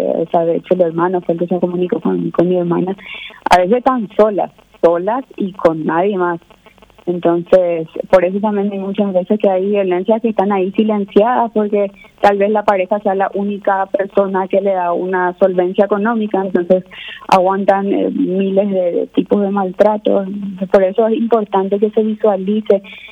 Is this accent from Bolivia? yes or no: no; Paraguay; La verdad que el como paraguayo nos caracteriza luego también, creo, la solidaridad